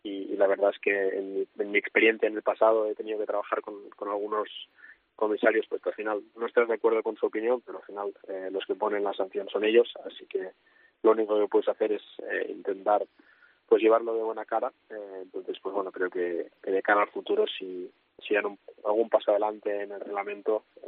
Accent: Spain; al final como español, pues también quieres ver a tus compatriotas hacerlo bien

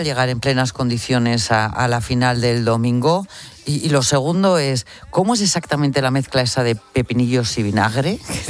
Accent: Burgos, Castile and León, Spain; El Cid que era de Burgos.

